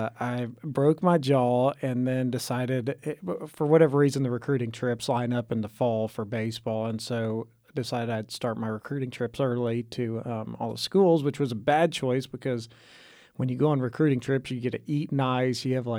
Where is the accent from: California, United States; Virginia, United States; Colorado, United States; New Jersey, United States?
Colorado, United States; Aurora; My Waco history is I grew up in Colorado, in Aurora, Colorado, which is right outside of Denver